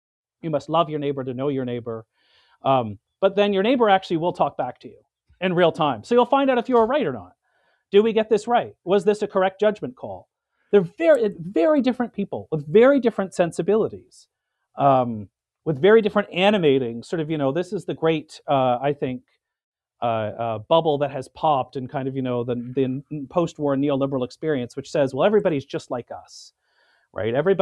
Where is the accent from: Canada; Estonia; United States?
Canada; I'm Canadian, you know, like I'm very self-conscious of being Canadian. It's the only passport that I hold, unlike my son and wife.